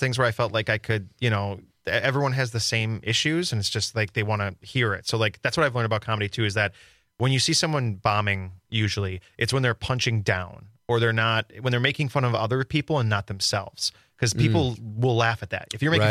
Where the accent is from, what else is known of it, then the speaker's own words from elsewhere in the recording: Milwaukee, Wisconsin, United States; And so it's like an hour to them, 2 hours to where I grew up. And so I'm from Milwaukee, and so I guess it's convenient. I mean, I'm a big city person.